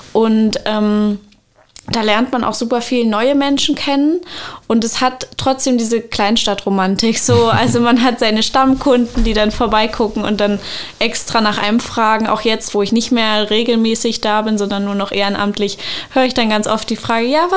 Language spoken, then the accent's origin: German; Havelberg, Saxony-Anhalt, Germany; Eigentlich komme ich aus Havelberg, das ist so genau Grenze, Sachsen-Anhalt-Brandenburg.